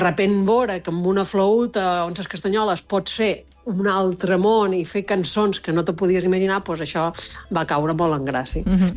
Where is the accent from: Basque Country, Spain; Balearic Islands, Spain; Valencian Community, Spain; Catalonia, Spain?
Balearic Islands, Spain; Formentera; som els quatre de Formentera